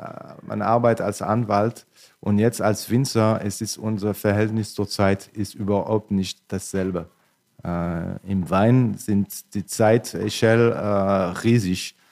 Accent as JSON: {"language": "German", "region": "Grand Est", "country": "France", "said": "ich bin ursprünglich Elsässer, ich war auf dem Gymnasium in Freiburg im Breisgau."}